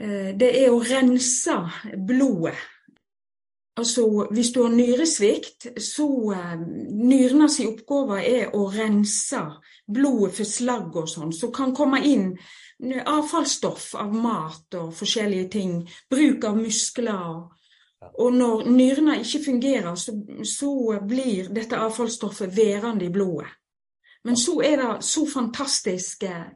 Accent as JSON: {"language": "Norwegian", "town": "Voss", "region": "Vestland", "country": "Norway", "tie": "born or raised there", "said": "jeg er jo ifra Voss. Jeg har bodd mesteparten av livet mitt på Voss."}